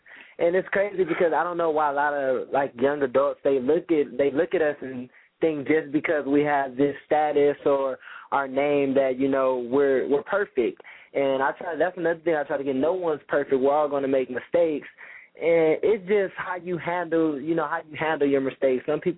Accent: Compton, California, United States; just because I was raised in Compton, I was born here, doesn't mean I have to adapt to the lifestyle what goes on in Compton.

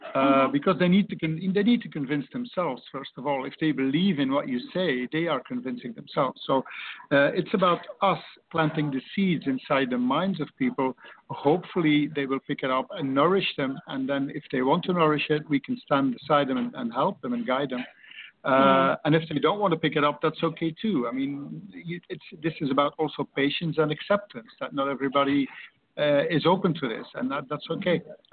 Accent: Belgium; English is a second language; I'm from Belgium, and I used to be a policeman for 36 years.

